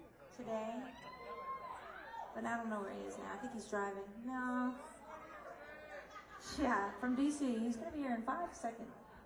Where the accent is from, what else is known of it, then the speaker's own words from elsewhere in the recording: Boston, Massachusetts, United States; You know, I'm originally from Boston, and I have to say, of course, growing up at Fenway Park, it was always my favorite ballpark